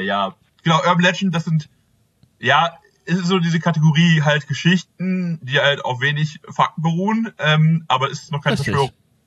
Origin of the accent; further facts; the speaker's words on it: Bünde, North Rhine-Westphalia, Germany; Ursprünglich komme ich aus Bünde und da fängt schon mein Thema an.